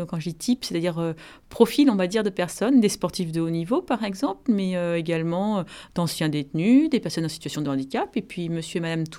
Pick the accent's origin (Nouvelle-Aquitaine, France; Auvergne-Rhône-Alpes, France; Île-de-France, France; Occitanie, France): Île-de-France, France; Evry; venant de villes où il y a de nombreuses cités et quartiers prioritaires de la ville, je suis originaire d'Évry, dans l'Essonne.